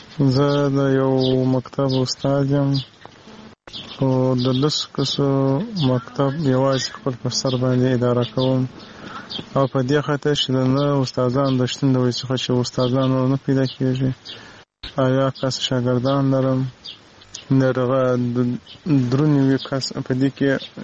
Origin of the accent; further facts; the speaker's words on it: Marjah, Helmand, Afghanistan; زه د هلمند ولایت مرجع نوم یې اړیکه نیولې ده درسره.